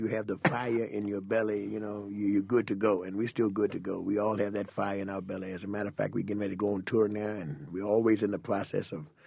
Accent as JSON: {"language": "English", "region": "Virginia", "country": "United States", "tie": "born or raised there", "said": "And growing up in Virginia, we were exposed to so many different genres of music, from country to blues to gospel"}